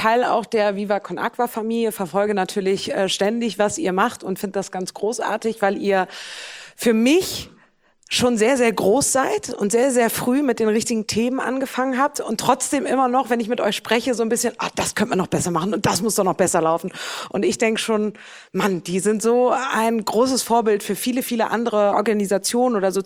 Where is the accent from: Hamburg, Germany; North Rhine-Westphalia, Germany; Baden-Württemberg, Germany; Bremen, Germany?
Bremen, Germany; Ich bin ja auch Bremerin, weil wir sind ja so ein kleiner norddeutscher Podcast irgendwie